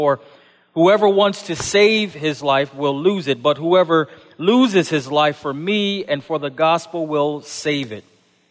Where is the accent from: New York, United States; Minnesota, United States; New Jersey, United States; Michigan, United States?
New York, United States; Buffalo; I grew up in Buffalo. I am a Buffalo Bills fan, a Buffalo Sabres fan, and a New York Yankees fan.